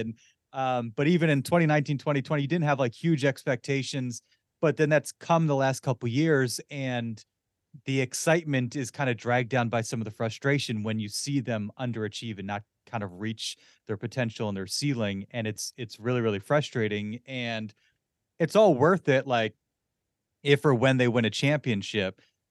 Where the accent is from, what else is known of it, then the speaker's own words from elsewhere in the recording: Philadelphia, Pennsylvania, United States; I'm from Philadelphia, lifelong Sixers fan